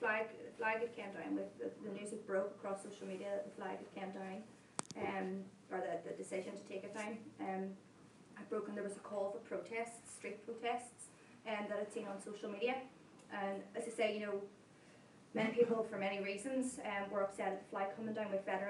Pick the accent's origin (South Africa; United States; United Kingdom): United Kingdom; Belfast, Northern Ireland; I grew up in North Belfast, and North Belfast has very dominantly been DUP and Sinn Féin.